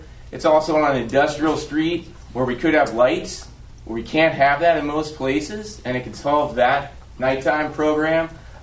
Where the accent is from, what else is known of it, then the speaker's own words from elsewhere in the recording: Solana Beach, California, United States; I'm a native of Solana Beach. I grew up in the San Diego Unified School District, going to both Oral Warren and Torrey Pines, including all my siblings.